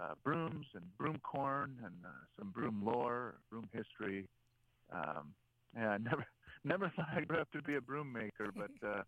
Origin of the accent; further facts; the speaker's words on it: Sheboygan, Wisconsin, United States; Well, so, you know, being born and raised in Sheboygan, I, you know, living close to Lake Michigan, I'm an only child, and I was lucky enough that my grandfather built a, like we called it, my clubhouse in the back.